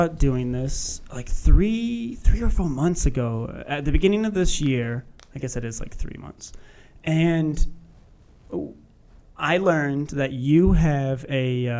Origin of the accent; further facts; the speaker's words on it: Kenmore, Ohio, United States; I grew up in Kenmore.